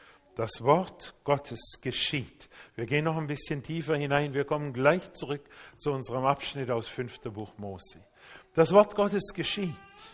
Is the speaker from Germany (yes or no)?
no; Japan; In meiner Kindheit in Japan, da hatten wir freien Zugang, das ist Asien, freien Zugang zu allen Feuerwerkskörpern das ganze Jahr hindurch.